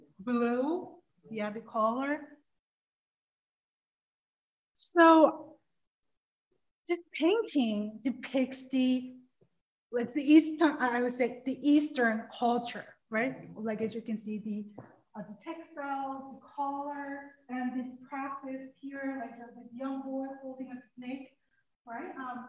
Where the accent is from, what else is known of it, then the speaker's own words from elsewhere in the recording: South Korea; English is a second language; I'm originally from South Korea, and mostly, not all, most Korean names, first names have two syllables.